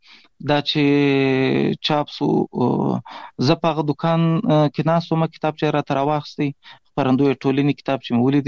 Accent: Pishin, Balochistan, Pakistan; په پاکستان کې زیږیدلی یم. د کوټې سره نږدې پشین ښار ګوټی ورته وایي، په دې پشین ښار کې اوسېږم. د خپل مکتب مې هم دلې ویلی دی.

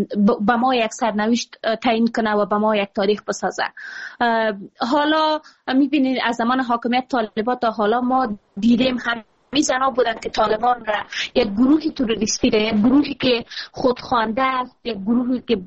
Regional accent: Afghanistan; من حیث یک شهروند افغانی، من حیث زنای مبارز افغانستان، من حیث کسایی که در افغانستان در آب و هوای افغانستان بزرگ شدیم

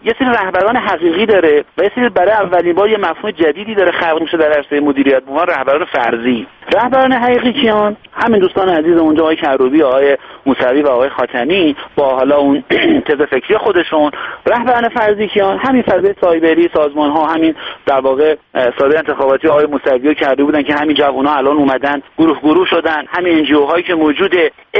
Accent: Iran; بنده امروز به عنوان یک ایرانی

